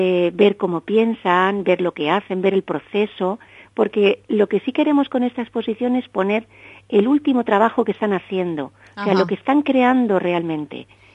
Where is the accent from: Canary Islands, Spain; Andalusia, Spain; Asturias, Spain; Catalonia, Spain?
Catalonia, Spain; Barcelona; born there; now in Santa Pola, Spain; Yo nací en Barcelona, pero vivo aquí, en Santa Pola, pero estoy muy vinculada a Elche y Alicante, y siempre digo que voy con el triángulo.